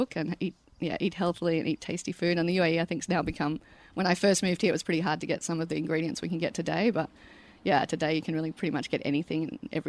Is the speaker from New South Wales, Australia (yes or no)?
yes; Orange, New South Wales, Australia; also born or lived in Sydney, Australia; I grew up in Orange, New South Wales, which is a small country town about 4 hours west of Sydney. Born in Sydney, but then went to 5 different primary schools all over before we actually finally settled back in Orange, which is my mother's hometown.